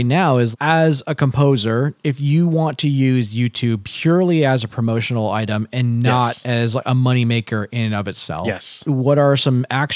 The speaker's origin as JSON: {"language": "English", "country": "United States", "tie": "born there", "said": "I was born in America, which is this great melting pot."}